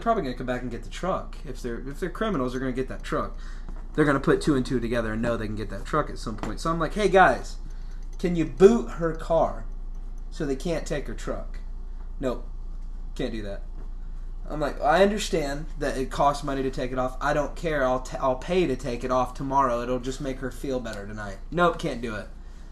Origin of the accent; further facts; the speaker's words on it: New York, United States; I've had a gun in my face before. I grew up in New York. Shit was salty where I grew up.